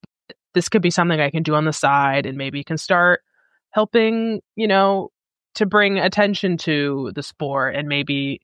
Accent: Midwest, United States; I started out actually at a hunter barn because I'm from the Midwest and that's just what's most common around here.

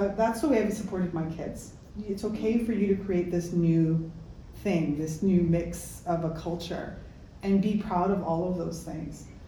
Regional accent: Chicago, Illinois, United States; You know, so I'm second generation. Mm-hmm. I was born and raised in Chicago, so my kids are third generation and half fourth generation because my husband's third generation.

